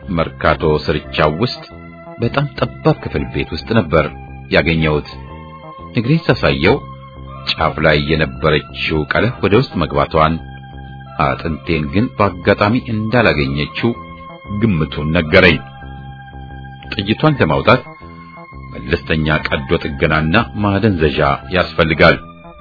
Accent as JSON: {"language": "Amharic", "region": "Addis Ababa", "country": "Ethiopia", "tie": "born or raised there", "said": "ተወልጄ ያደግኩባት አዲስ አበባ እንደዚያን ቀን ሆና አይቻት አላውቅም።"}